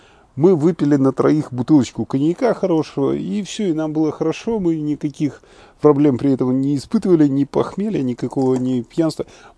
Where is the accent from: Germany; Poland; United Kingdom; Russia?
United Kingdom; London; из Лондона.